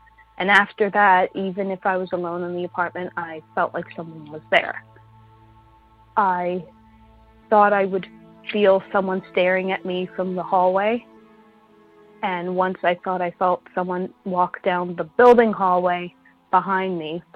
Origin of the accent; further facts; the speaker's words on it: New York, United States; I'm from New York.